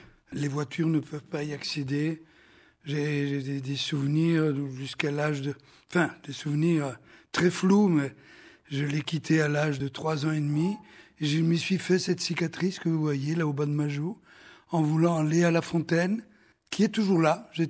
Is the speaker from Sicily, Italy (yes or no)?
yes; Sicily, Italy; now in Belgium; je viens, comme vous allez le dire sans doute, de Sicile. Mais je suis bien en Belgique, je suis belge de cœur, de mentalité. À part quelques caractéristiques qui me restent du Sicilien.